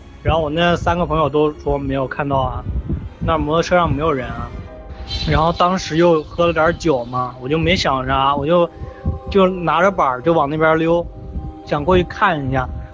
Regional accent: Zhushan, Hubei, China; also born or lived in Shiyan; 我是湖北十堰的嘛，然后我小时候在老家在竹山，然后那会儿我忘记几年了，反正那会儿大概就3-4岁左右，因为那会儿还在竹山没有到十堰，我是快4岁

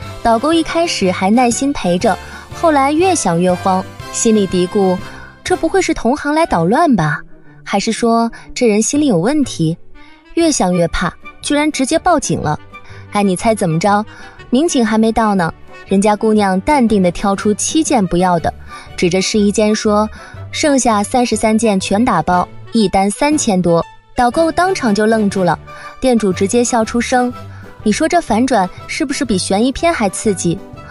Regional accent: Guangzhou, Guangdong, China; 接下来要说个让咱们广州人骄傲的事儿

